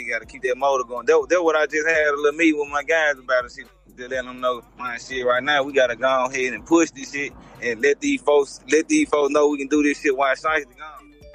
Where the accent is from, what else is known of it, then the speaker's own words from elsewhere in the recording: Riverside, United States; I was brought up in Riverside, over with my daddy from.